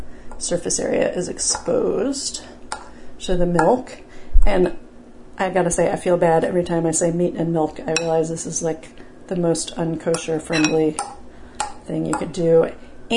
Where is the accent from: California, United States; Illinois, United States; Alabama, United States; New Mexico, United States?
New Mexico, United States; And when I grew up in New Mexico, which is high elevation